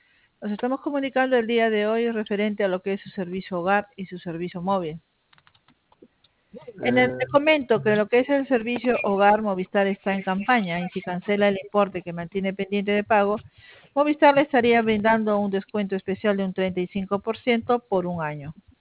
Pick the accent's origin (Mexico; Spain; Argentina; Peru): Peru; No, soy peruana.